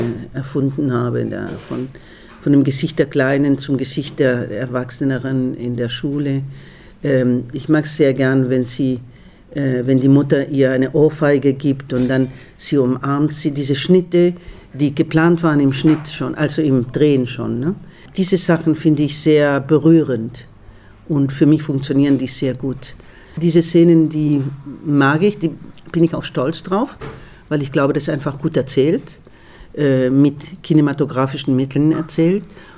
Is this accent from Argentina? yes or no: yes; Argentina; first language Spanish; German is a second language; now in Germany; lebe sehr viele, viele Jahre in Deutschland jetzt, wirklich viele Jahre. Länger hier als in Argentinien. Aber meine Kindheit habe ich in Argentinien verbracht und die Sprache ist ja da, wo man beheimatet ist, ne? Und Spanisch wird immer meine Heimat bleiben.